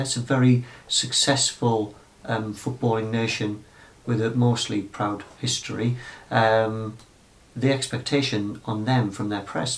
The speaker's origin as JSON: {"language": "English", "region": "England", "country": "United Kingdom", "said": "you know, I'm an English person, very much behind Wales and Northern Ireland and the Republic"}